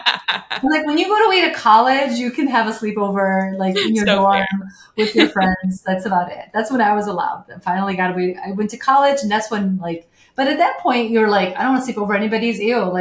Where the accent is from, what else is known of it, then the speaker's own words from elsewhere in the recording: Sierra Leone; now in United States; We grew up in Sierra Leone